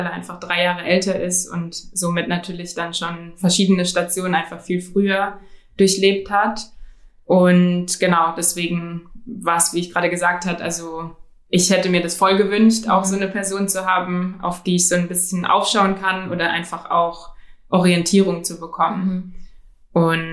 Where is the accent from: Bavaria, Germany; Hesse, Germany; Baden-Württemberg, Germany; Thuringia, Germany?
Baden-Württemberg, Germany; Mannheim; Und als ich aufgewachsen bin in Mannheim, was schon auch sehr divers ist, aber wo auch schwarze Menschen eher unterrepräsentiert waren